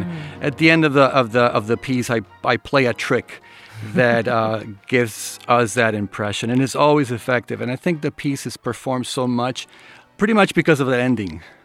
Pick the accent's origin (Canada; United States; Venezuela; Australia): Venezuela; Caracas, Capital District; And I have experiences with walls because I grew up in Caracas